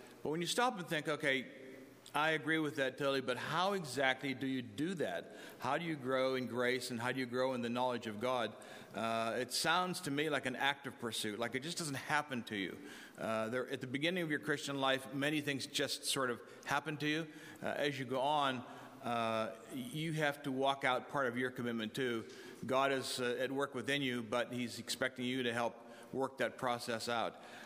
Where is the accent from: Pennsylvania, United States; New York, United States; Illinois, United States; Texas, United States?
Pennsylvania, United States; Du Bois; Then I will be fabulous because I'm from Du Bois.